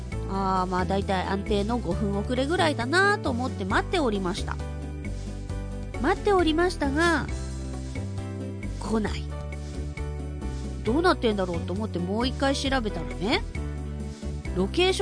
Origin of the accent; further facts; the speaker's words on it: Fukuoka, Japan; 博多っ子の